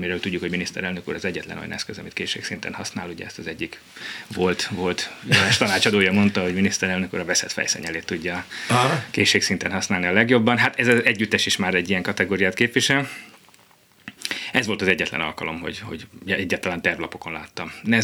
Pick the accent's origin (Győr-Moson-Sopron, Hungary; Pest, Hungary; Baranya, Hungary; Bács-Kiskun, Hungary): Győr-Moson-Sopron, Hungary; Mosonmagyaróvár; Én mosonmagyaróvári vagyok, a mi környékünkön számos szép falu volt.